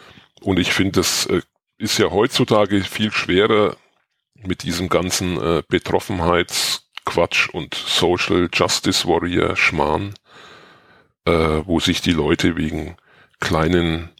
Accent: Germany; wenn du natürlich als Türke in Deutschland aufwächst

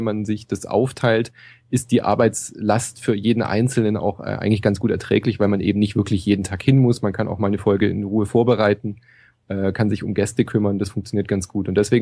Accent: Freiburg, Baden-Württemberg, Germany; Ja, ich bin Freiburger, ich muss.

